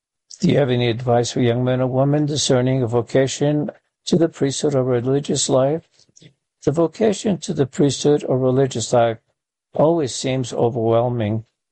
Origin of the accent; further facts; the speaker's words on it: Rapid City, South Dakota, United States; I grew up in Rapid City, South Dakota, and the Monsignor who ran our parish closed the kitchen on Saturday and Sunday